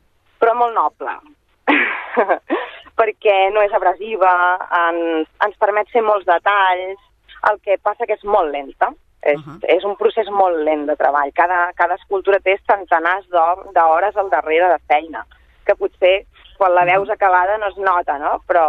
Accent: Sabadell, Catalonia, Spain; jo soc sabadellenca i sempre he volgut poder compartir la meva obra amb la meva ciutat, no?, la ciutat que m'ha vist néixer, que m'ha vist créixer

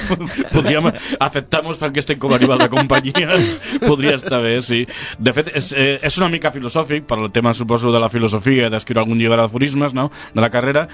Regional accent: Barcelona, Catalonia, Spain; born there; vaig néixer a Barcelona el 62, no? amb el que es pot dir en el sent d'una família precària, amb precarietat total d'emigrants

